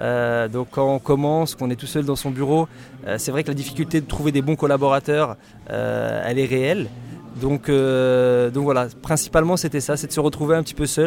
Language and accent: French; Villemomble, Île-de-France, France; Je viens pas de La Courneuve, je viens d'une ville qui s'appelle Villemomble, qui est en Seine-Saint-Denis également.